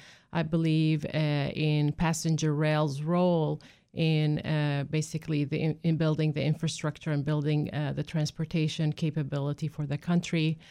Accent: Kuwait; also born or lived in Iraq; now in United States; I am from the land of Mesopotamia, which is in the new country name is Iraq. I grew up in Kuwait, however. My parents basically migrated to Iraq, and then eventually I immigrated to the United States because this is where I want to be and this is what I call home.

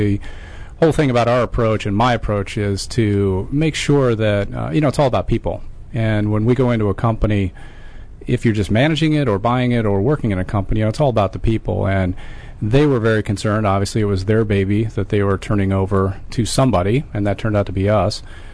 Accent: Illinois, United States; And I grew up outside Chicago.

